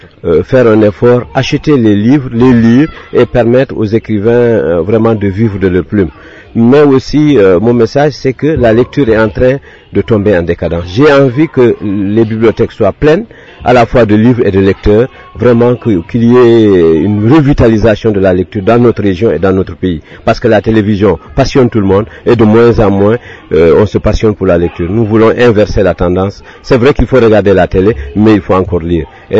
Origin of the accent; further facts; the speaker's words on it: Kounkane, Kolda, Senegal; qui est maire de Kounkane, mon village natal